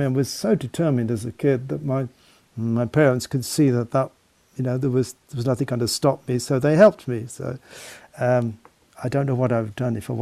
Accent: Birmingham, West Midlands, United Kingdom; But I was lucky enough growing up in Birmingham to be friends with Bill Ward from … before they were famous.

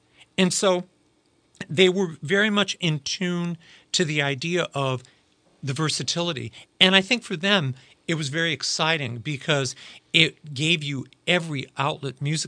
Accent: East Chicago, Indiana, United States; But no, I'm born and raised in East Chicago, Indiana.

